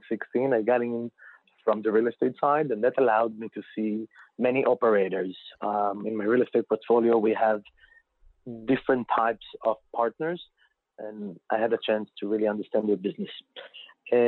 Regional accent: Israel; moved away as an adult; now in United States; So my story is, I was born and raised in Israel, grew up there

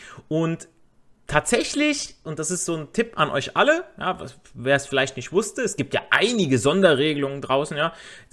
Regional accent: Italy; so mache ich ja auch von mir selber als Italiener

